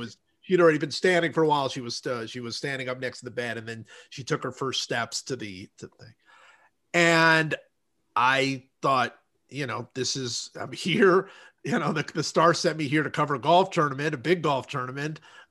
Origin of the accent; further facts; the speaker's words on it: Cleveland, Ohio, United States; also born or lived in Kansas City, United States; my hometown Cleveland Browns are playing the Kansas City Chiefs